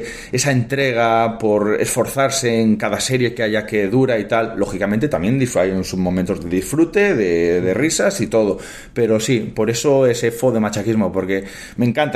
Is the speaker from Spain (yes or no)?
yes; Galicia, Spain; sabemos cómo somos los gallegos, ¿no?